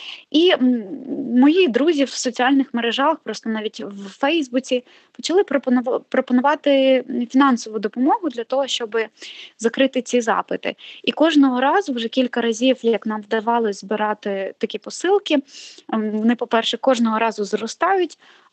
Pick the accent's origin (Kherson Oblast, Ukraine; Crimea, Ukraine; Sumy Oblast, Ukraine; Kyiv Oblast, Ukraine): Kherson Oblast, Ukraine; я родом з Херсонської області, моя родина, моя мама, моя бабуся не залишились на Херсонщині